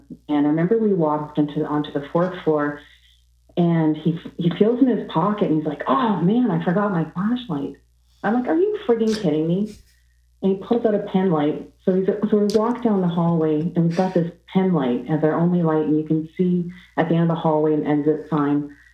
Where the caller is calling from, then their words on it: Ontario, Canada; calling from Ontario, Canada.